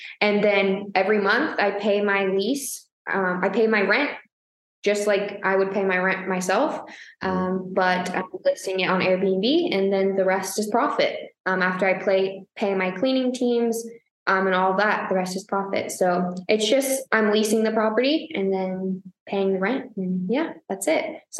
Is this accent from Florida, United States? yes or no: yes; Florida, United States; now in Austin, United States; I'm from Florida, so like we don't have barbecue like that.